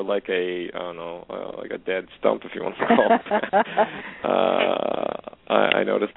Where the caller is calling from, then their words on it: Canada; I'm calling from Canada.